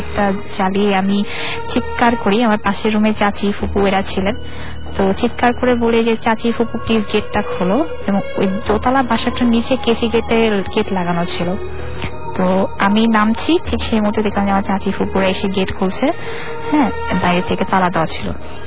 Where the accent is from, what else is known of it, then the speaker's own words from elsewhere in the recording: Auliabad, Dhaka Division, Bangladesh; আমাদের গ্রাম হচ্ছে ঢাকা জেলার দোহার থানার আউলিয়াবাদ গ্রামে, এবং আমার নানা বাড়ি দাদা বাড়ি পাশাপাশি গ্রামে।